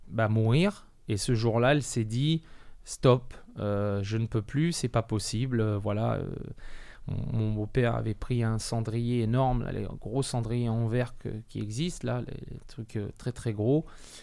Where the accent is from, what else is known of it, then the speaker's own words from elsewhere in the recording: Toulon, Provence-Alpes-Côte d'Azur, France; Je suis né ici, je suis né à Toulon, je suis toulonnais, j'ai vécu que là.